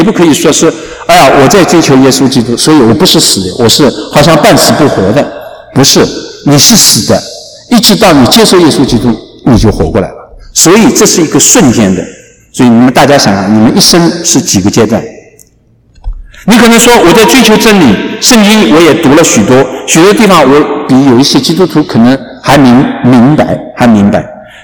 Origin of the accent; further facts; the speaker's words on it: China; 我是从国内来的